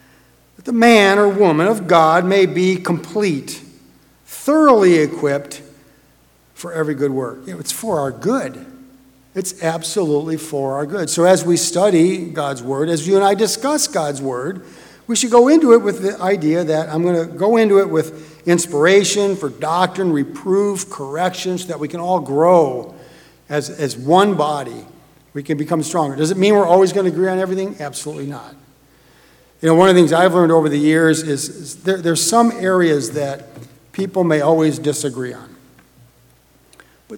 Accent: Michigan, United States; My wife and I grew up just outside of the Detroit area and often attended either one of the Detroit congregations or the Ann Arbor, Michigan congregation.

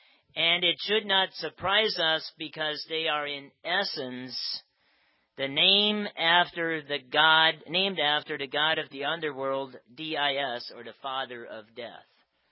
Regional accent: New Bedford, Ohio, United States; I grew up in New Bedford, Ohio, and we had quite a number of descendants from German-speaking immigrants from Austria, from Germany, and various parts of Germany.

